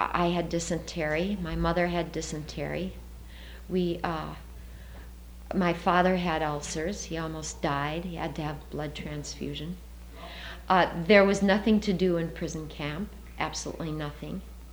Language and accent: English; Baguio, Cordillera Administrative Region, Philippines; born there; I was born in the Philippine Islands in 1941, the end of 1941, on December 1st.